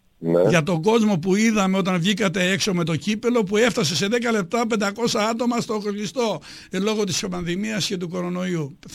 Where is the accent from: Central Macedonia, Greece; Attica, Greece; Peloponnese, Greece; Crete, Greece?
Attica, Greece; Athens; Εγώ ήμουν από την Αθήνα